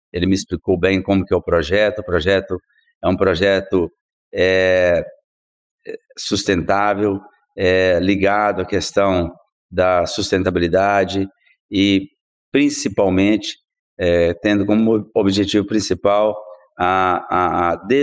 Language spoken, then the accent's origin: Portuguese; Rio Casca, Minas Gerais, Brazil; Eu sou de Minas, natural aqui de Rio Casca, onde eu estou agora, né?